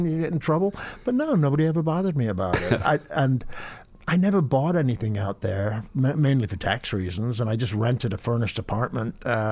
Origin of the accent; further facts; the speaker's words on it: Blackpool, North West England, United Kingdom; born in Blackpool because Manchester was being bombed. So they sent all the expectant mothers to safe places, and that's why I was born in Blackpool and lived there till I was 19 in Manchester.